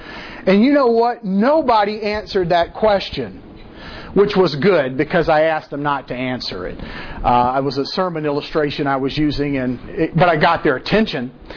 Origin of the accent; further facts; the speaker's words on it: the South, United States; accent: Southern drawl; I'm from the South. If you don't have a Southern drawl, you are a barbarian. No. But it's that kind of thing. And I've lost mine, I hear.